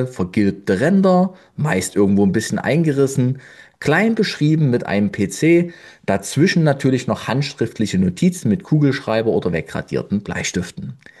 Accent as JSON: {"language": "German", "region": "Saxony", "country": "Germany", "said": "ich komme aus Sachsen."}